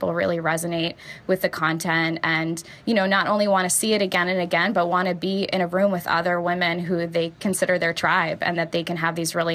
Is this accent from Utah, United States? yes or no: no; Buffalo, New York, United States; And I'm just so proud to be from Buffalo